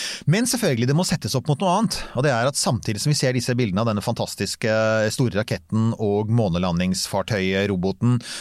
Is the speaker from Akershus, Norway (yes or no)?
yes; Bærum, Akershus, Norway; jeg er fra Bærum, vi kan bare stort sett pent bokmål, riksmål.